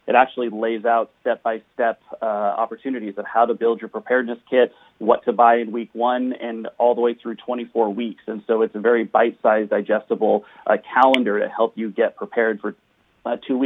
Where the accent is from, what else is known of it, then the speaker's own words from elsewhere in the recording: Pacific Northwest, United States; Wildfires, I grew up here in the Northwest.